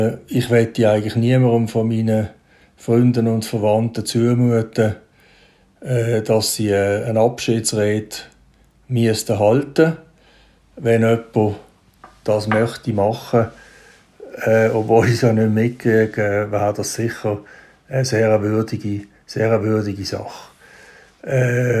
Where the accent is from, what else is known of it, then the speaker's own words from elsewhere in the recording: Basel, Switzerland; ich komme aus der Region Basel.